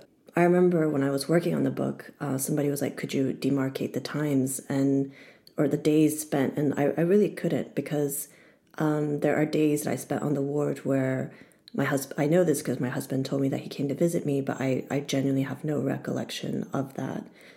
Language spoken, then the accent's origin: English; United States; because I, as an American, I don't know if it's like a cultural thing